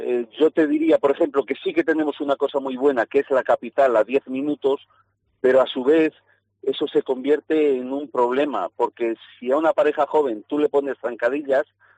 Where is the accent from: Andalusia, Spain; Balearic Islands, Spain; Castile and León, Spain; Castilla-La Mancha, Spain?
Castile and León, Spain; Torres del Carrizal; Pues ya es un pegado no ir a mi pueblo, ¿eh?